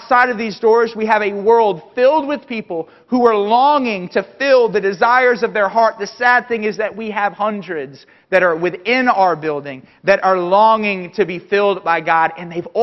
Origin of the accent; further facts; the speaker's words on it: the South, United States; Even though I grew up in the South and I grew up going to church